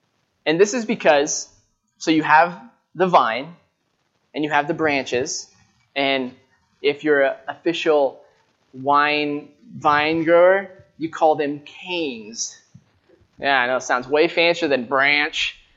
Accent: United States; Americans, huh? I'm an American.

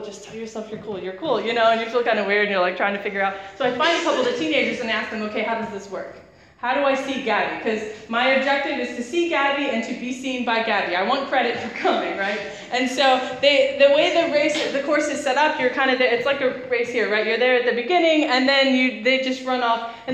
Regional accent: East Coast, United States; So I grew up on the East Coast of the U.S., and this was before I was working full-time.

